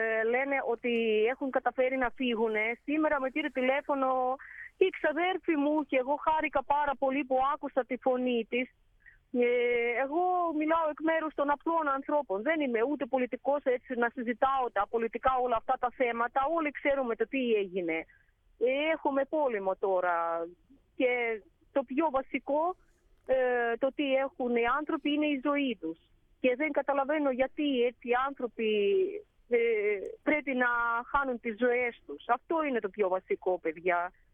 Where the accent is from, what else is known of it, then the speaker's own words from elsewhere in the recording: Mariupol, Donetsk Oblast, Ukraine; εκεί πήγαινα στο σχολείο, εκεί γεννήθηκα δύο παιδιά και εκεί είναι η καρδιά μου, παιδιά, στη Μαριούπολη, στην πόλη μου.